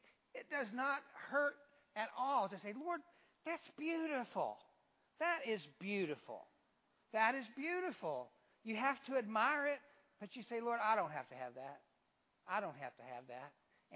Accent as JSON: {"language": "English", "region": "Kentucky", "country": "United States", "said": "Now, I've already told you I'm from Kentucky, and I like trucks."}